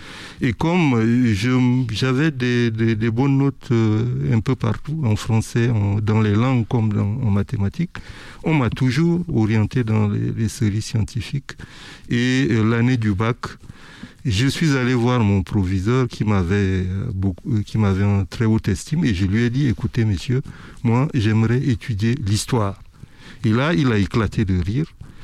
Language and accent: French; Moundou, Logone Occidental, Chad; je suis retourné dans ma ville natale qui s'appelle Mundu.